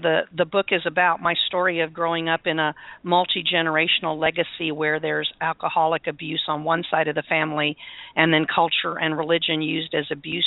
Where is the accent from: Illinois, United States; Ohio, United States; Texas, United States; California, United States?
Texas, United States; San Antonio; born there; I was born in San Antonio, but I'm a military brat. My dad was in the Air Force, so we moved around a lot.